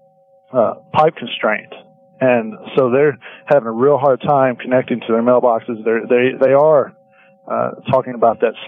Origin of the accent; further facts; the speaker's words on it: Tennessee, United States; accent: southern; you have to forgive me, I'm from Tennessee, so sometimes my southern accent messes up people's names